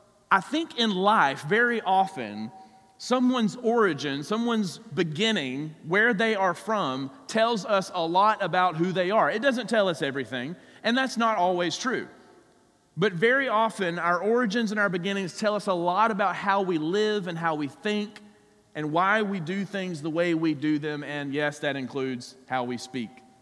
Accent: Georgia, United States; accent: southern; also born or lived in Atlanta; I have really tried to shake my southern accent that I have over the years. I'm not like ashamed of it or anything, but you know, I grew up in South Georgia in a small town, but then I moved to Atlanta for college

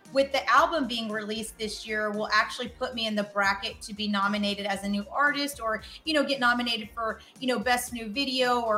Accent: Texas, United States; So, you know, I'm from Texas, so yeah.

